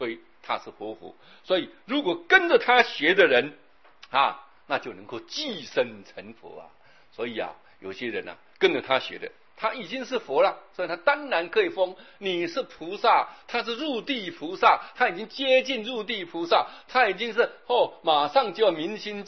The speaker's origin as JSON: {"language": "Chinese", "country": "China", "said": "所以你看呢、啊，这个，我们中国人又讲说男女的夫妻的行为叫什么？周公之礼啊"}